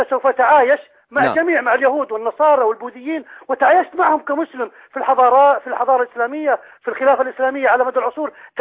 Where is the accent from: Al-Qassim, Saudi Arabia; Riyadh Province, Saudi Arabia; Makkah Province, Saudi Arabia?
Al-Qassim, Saudi Arabia; نحن من بلاد القصيم.